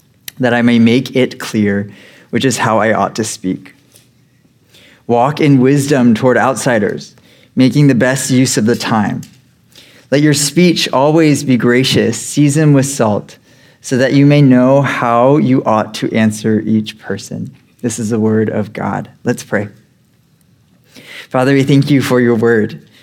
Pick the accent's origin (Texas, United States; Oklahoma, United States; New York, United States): Texas, United States; I'm from Texas. We love our Cowboys, kind of, I guess, maybe.